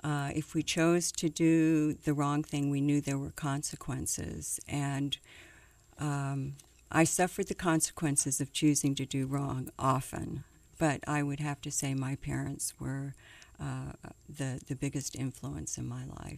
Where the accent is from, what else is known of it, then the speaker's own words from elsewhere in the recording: Coronado, California, United States; born there; I was a daughter of a naval officer, and as such, we lived literally around the world. I was born in Coronado, California